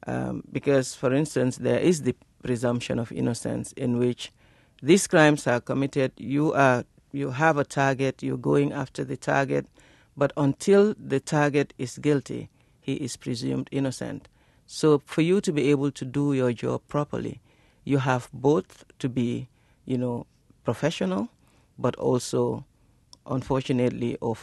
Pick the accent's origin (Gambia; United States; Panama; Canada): Gambia; I come from the Gambia